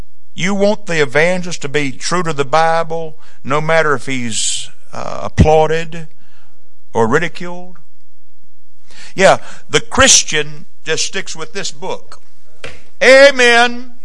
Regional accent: the South, United States; Y'all, I'm from the South, y'all.

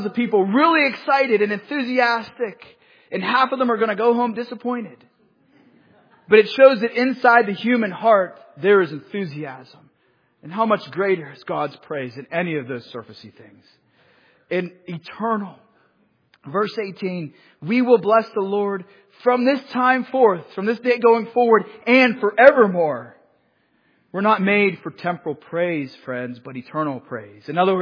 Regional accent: Pennsylvania, United States; accent: Western Pennsylvania; I'm sorry, I'm still trying to say that correctly without my Western Pennsylvania accent.

